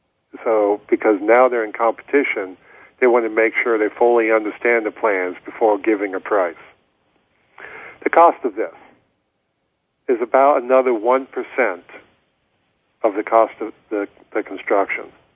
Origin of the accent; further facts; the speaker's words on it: Scotland, United Kingdom; because I'm Scottish and I believe in getting a good deal